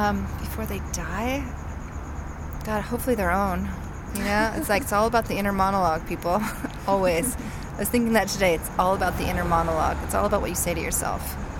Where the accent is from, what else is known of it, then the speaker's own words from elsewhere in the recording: California, United States; we just landed in California today, and this is my home state, so I'm just really, really happy to be at the Pacific Ocean.